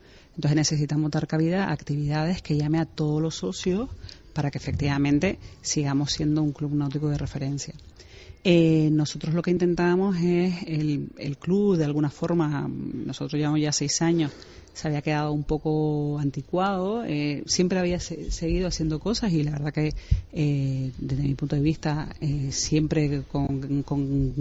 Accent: Canary Islands, Spain; nosotros pertenecemos a la ciudad de Las Palmas de Gran Canaria, claro. Somos de Gran Canaria, la gran mayoría, y nos sentimos parte de ellas.

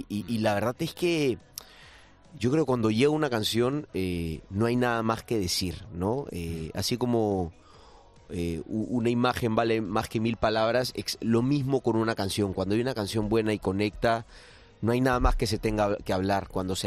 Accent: Peru; en mi caso en mi país, en Perú

